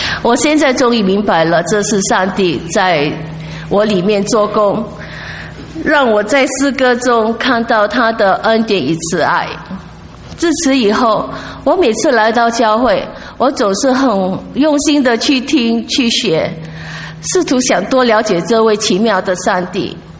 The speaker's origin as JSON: {"language": "Chinese", "country": "Singapore", "second_language": "Chinese", "said": "我来自新加坡，我的中文不是很好，请大家原谅。"}